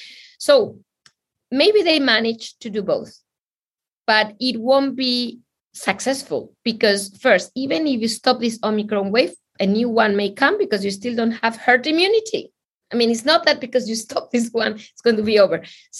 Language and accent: English; Spain; It reminds me of my home country, you know, when Zapatero was a PM, prime minister, and he started digging all, I mean, because he needed to spend this money for Spain to grow.